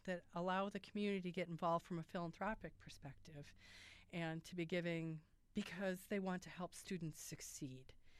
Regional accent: River Falls, Wisconsin, United States; So I grew up in River Falls, Wisconsin. And after high school, I attended Carleton College in Northfield, Minnesota, and earned a bachelor's in political science.

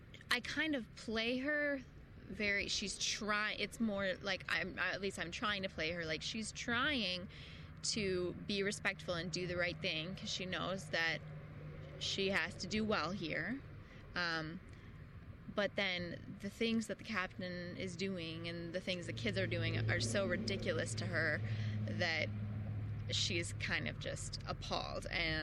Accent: Midwest, United States; accent: Midwestern; I just decided I would try to narrow my Midwestern accent, which can come out sometimes.

